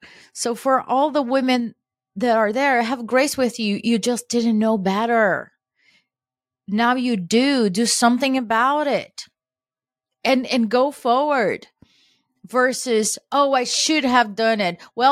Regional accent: Brazil; I was born and raised in Brazil.

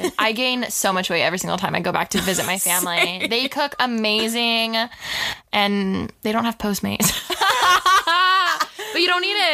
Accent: California, United States; I grew up a little outside of Orange County, but I did live in Orange County for a few years.

